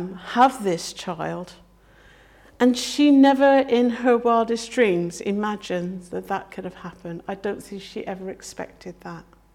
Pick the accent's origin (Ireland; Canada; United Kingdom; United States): United Kingdom; Culturally, my expectations as a Brit can be very different to your expectations as a Filipino or a German or whatever because of our culture.